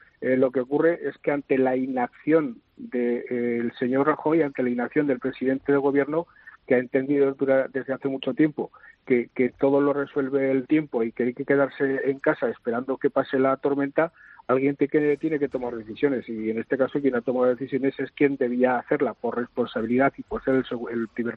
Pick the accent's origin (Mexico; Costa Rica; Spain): Spain; Aragon; que Aragón, mi tierra, yo como presidente